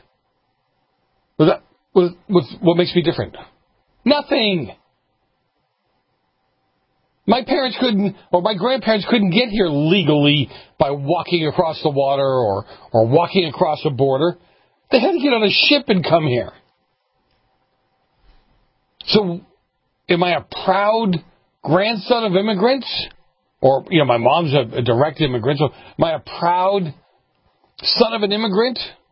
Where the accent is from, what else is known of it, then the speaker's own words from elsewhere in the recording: United States; what's afforded me as an American, not as a white guy, but as an American, what's afforded me is the ability to succeed.